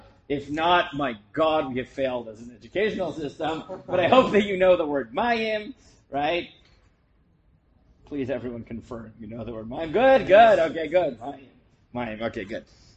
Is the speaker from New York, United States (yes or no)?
yes; New York, United States; I'm from New York, you don't need to explain yourself!